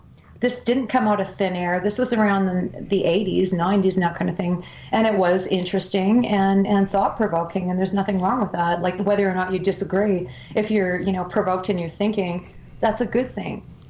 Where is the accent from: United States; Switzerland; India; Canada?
Canada; my little PC upbringing as a Canadian